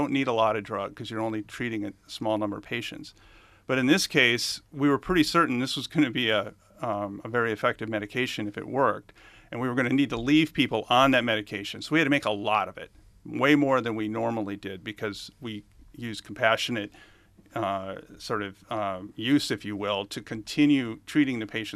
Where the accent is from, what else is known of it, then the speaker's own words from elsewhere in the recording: Brookings, South Dakota, United States; Or are you going to go to my hometown in Brookings, South Dakota, where there are 15,000?